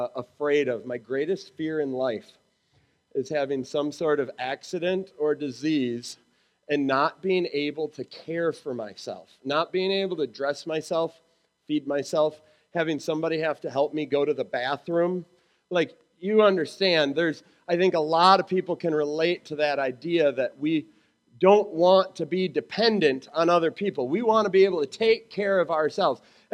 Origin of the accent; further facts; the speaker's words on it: Wisconsin, United States; And where I grew up in Wisconsin, we actually had a huge population of Hmong people.